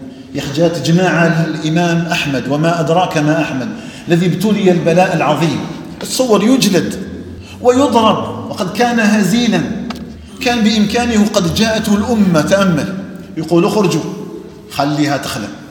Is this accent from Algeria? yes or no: yes; Algeria; بلدنا الجزائر